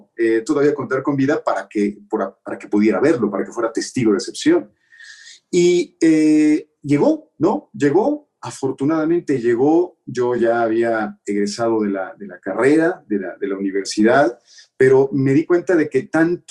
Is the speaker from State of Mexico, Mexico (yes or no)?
yes; Toluca, State of Mexico, Mexico; sí, soy de Toluca, ¿y qué?